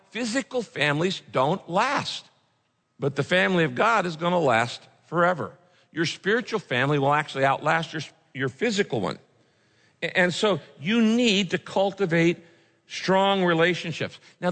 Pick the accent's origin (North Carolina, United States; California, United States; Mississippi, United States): California, United States; Redwood Valley; I grew up in the Redwoods in Northern California. I grew up in a little town called Redwood Valley, not Redwood City, Redwood Valley, way up in the northern part of the state.